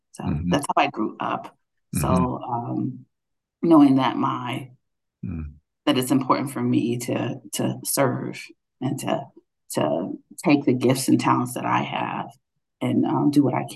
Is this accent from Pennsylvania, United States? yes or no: yes; Philadelphia, Pennsylvania, United States; So I grew up in Northern Philadelphia, and my father was a Mennonite pastor, and my mother was a social worker.